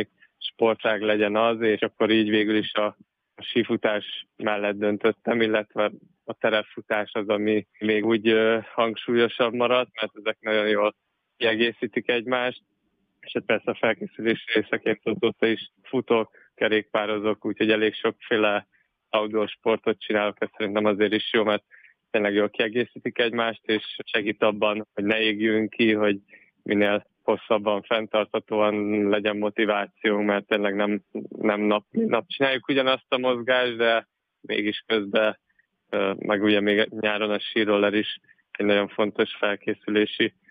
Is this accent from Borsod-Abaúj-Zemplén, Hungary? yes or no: yes; Miskolc, Borsod-Abaúj-Zemplén, Hungary; moved away as an adult; now in Budapest, Hungary; Igen, én Miskolcon nőttem fel, gyakorlatilag az egyetemista éveim során költöztem később Budapestre